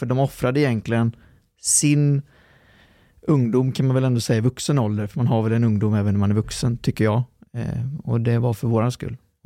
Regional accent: Trollhättan, Västra Götaland County, Sweden; born there; Nej, jag är född i Sverige. Aha. Jag är född i Sverige. Okay. Så att, jag är född i Trollhättan. Kronogården, ganska utsatt område idag.

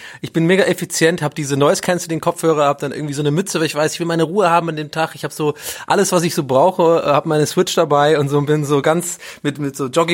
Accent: Swabia, Germany; Und ich bin ja aus dem Schwabenland sozusagen, war aber nie in Schwäbisch Hall

